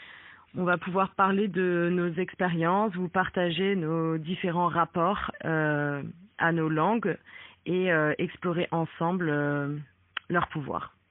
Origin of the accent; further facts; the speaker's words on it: Marseille, Provence-Alpes-Côte d'Azur, France; moi du coup … j'ai 25 ans, j'ai grandi à Marseille